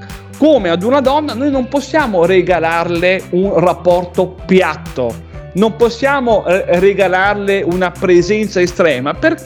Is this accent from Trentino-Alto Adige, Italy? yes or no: yes; Rovereto, Trentino-Alto Adige, Italy; io sono di Rovereto